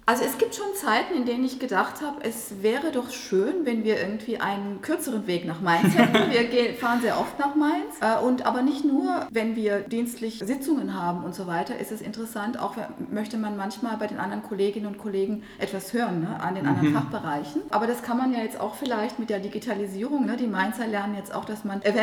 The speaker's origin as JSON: {"language": "German", "region": "Istanbul", "country": "Turkey", "second_language": "German", "lives_now": "Germersheim, Germany", "said": "ich komme auch aus Istanbul."}